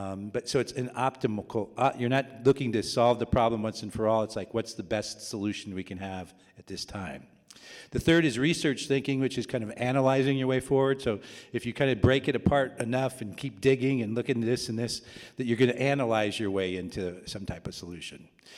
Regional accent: California, United States; Now, I'm a Californian

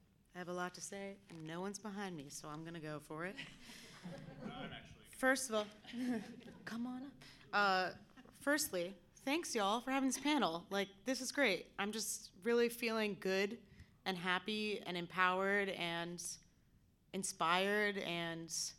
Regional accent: New York City, New York, United States; maybe it's as a born and raised UU, maybe it's my experience growing up in New York City or whatever.

